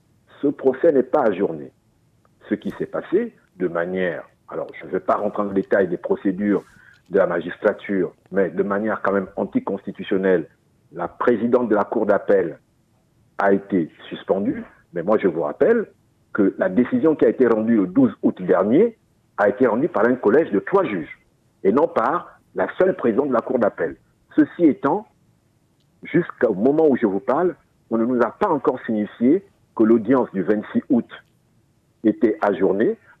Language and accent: French; Gabon; je suis gabonais